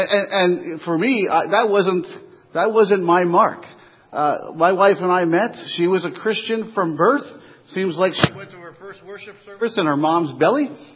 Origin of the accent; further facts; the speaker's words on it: East Coast, United States; I'm from the East Coast, and Coney Island wasn't too far from where we lived.